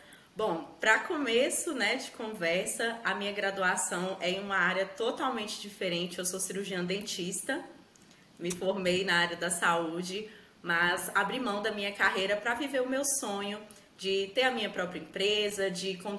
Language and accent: Portuguese; Minas Gerais, Brazil; como a Clara bem disse aí, sou mineira, sou uma rainha baby cheirando a leite de 25 aninhos